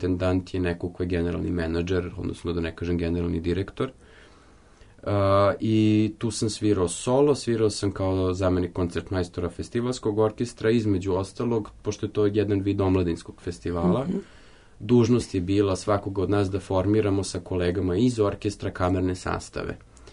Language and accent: Serbian; Serbia; ja sam prvi Srbin koji je svirao u tom orkestru, za sada i jedini.